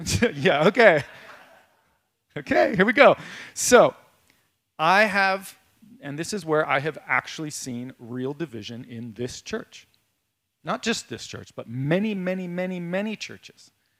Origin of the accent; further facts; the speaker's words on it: Hawaii, United States; I grew up on Oahu. Lots of superstition in Hawaii.